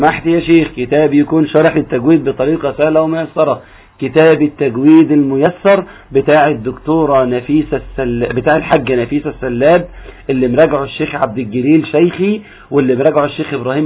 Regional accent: Egypt; عاوزك تاخد بالك من الراء المرققة عندنا في مصر

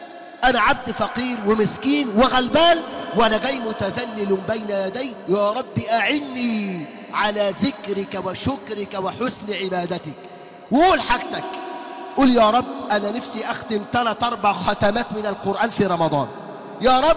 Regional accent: Egypt; بلادنا مصر

